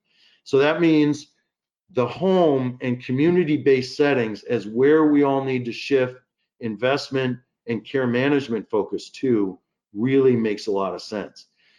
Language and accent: English; Detroit, Michigan, United States; in looking at my hometown of Detroit, which is certainly an underserved community